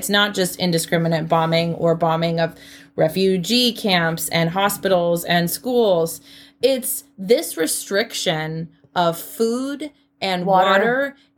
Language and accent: English; Washington, United States; we're living on Wampanoag land. You know what I mean? Like, I grew up on Duwamish land.